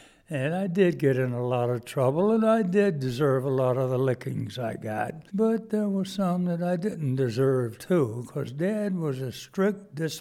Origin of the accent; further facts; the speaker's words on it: South Carolina, United States; Mostly, I remember I had to work my little butt off because our family was rather poor.